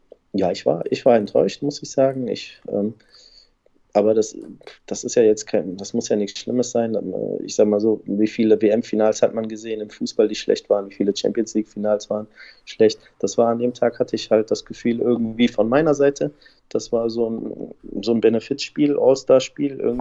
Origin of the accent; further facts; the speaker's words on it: Stuttgart, Baden-Württemberg, Germany; born there; Stuttgart als Gastgeber ist natürlich eine super Stadt. Ist meine Geburtsstadt